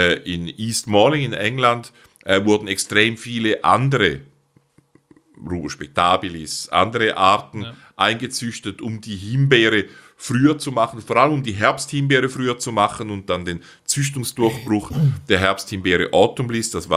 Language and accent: German; Switzerland